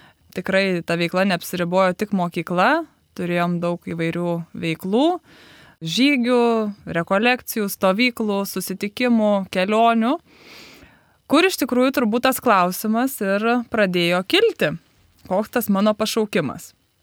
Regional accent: Kaunas, Kaunas County, Lithuania; Esu kaunietė, gimus augus Kaune, Dainavos rajone.

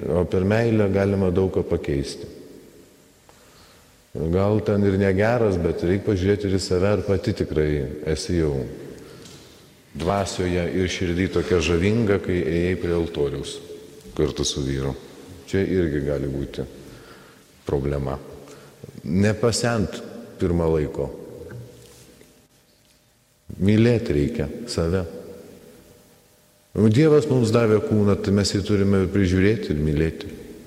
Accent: Samogitia, Lithuania; kaip žemaitė tokį charakterį turėjom.

